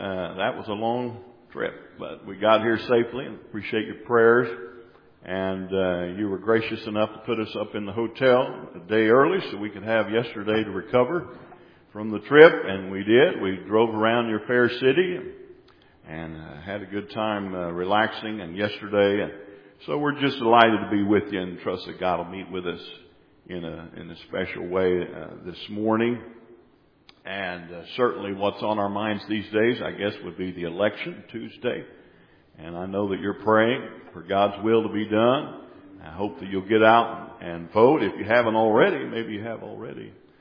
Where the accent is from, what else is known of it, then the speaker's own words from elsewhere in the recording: Oklahoma, United States; But I'm originally from Oklahoma. My wife's from Iowa.